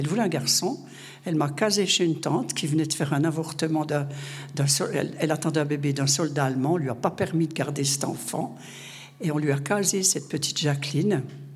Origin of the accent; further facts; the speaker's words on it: Grand Est, France; born there; Je suis née dans les Vosges le 22 octobre 1945. Je viens d'avoir 80 ans cette semaine.